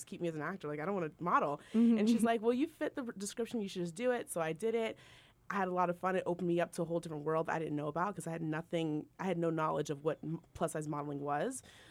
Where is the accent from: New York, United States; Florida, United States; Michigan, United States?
Florida, United States; Orlando; also born or lived in New Jersey / Virginia / Boston / Salt Lake City; I was born in Jersey, raised in Orlando, Florida, lived in Virginia, Boston, Ryan, Salt Lake City, Utah, LA, Nashville.